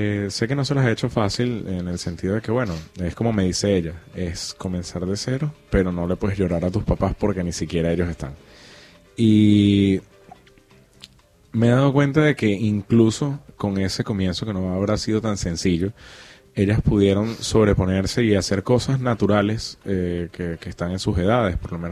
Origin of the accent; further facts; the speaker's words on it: Venezuela; como venezolano, como joven venezolano